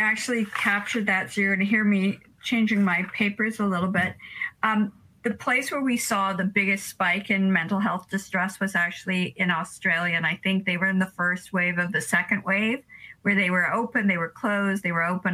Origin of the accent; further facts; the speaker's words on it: Canada; I'm a Canadian.